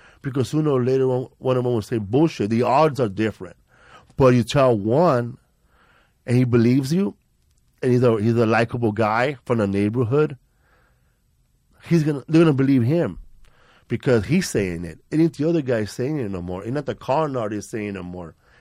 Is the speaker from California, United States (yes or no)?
yes; Los Angeles, California, United States; we're from Aliso Village. We don't leave the projects.